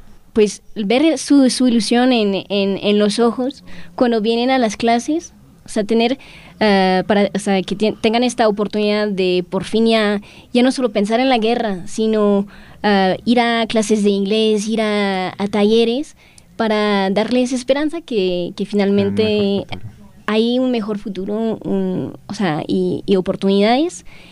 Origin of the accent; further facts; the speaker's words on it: France; yo soy francesa, abogada en Francia y en España.